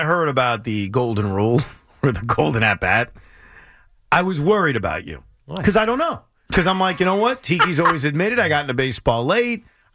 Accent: United States; I'm an American. I root for Team USA.

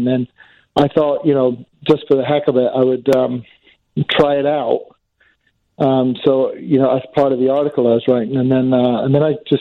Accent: Australia; born there; I was born in Australia, and I don't know what happened.

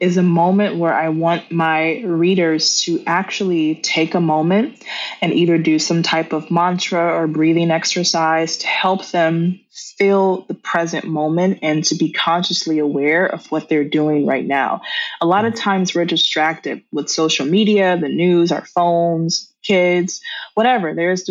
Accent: United States; I already knew I'm an American author.

